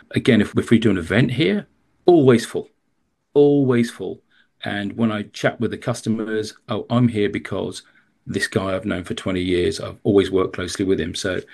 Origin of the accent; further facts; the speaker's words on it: United Kingdom; Obviously, as a Brit, I struggle with some of the languages.